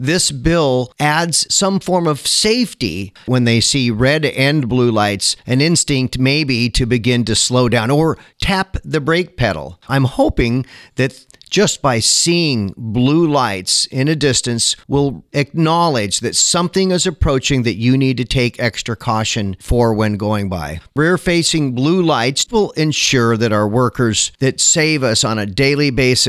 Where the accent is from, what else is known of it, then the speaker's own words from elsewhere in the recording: Washington, United States; We all can say we are from the Evergreen State.